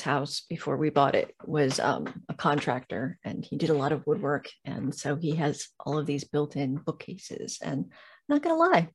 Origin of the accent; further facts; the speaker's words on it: California, United States; So I come from Southern California.